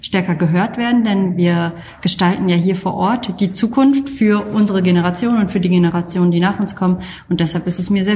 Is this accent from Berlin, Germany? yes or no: no; Kamp-Lintfort, North Rhine-Westphalia, Germany; also born or lived in Xanten; Nein, ich bin nicht in Ella geboren. Ich bin auch nicht in Düsseldorf geboren. Ich bin in Xanten geboren, war dann 3 Tage lang dort und bin die restlichen 18 Jahre bis zu meinem Auszug in Kamp-Lintfort, der Zechen- und Klosterstadt, aufgewachsen.